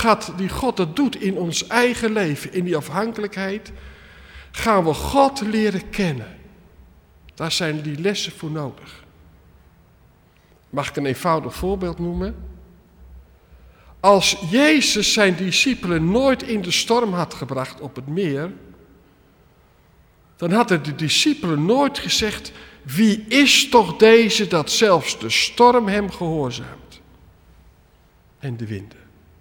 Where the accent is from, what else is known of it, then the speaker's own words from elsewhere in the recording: Nunspeet, Gelderland, Netherlands; Ik kom uit Nunspeet, ik ben opgegroeid in de rechterflank van de reformatorische kerken.